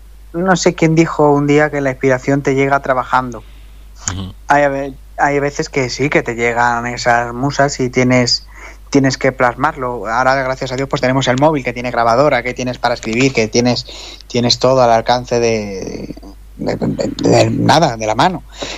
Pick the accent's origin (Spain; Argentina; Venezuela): Spain; La Cabrera, Community of Madrid; perderte por el campo, por estas dehesas que tenemos el privilegio en mi pueblo de la Cabrera, pues te dan vida.